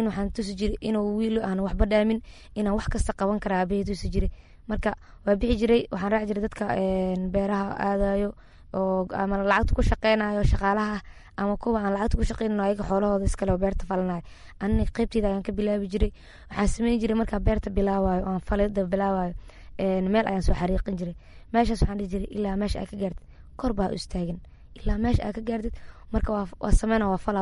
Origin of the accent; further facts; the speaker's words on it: Beledweyne, Hiiraan, Somalia; born there; waxaan ku dhashay gobolka Hiiraan, magaalada Beledweyne 1998.